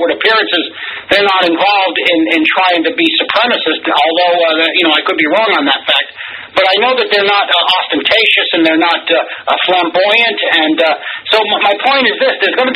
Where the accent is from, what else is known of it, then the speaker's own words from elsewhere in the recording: New England, United States; I mean, I come from a small town in New England, and I don't know any of the Jews in my hometown.